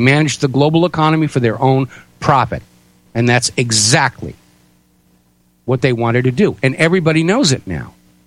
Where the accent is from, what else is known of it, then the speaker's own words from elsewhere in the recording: New Hampshire, United States; But I look on my hometown in New Hampshire with a strong emotional connection.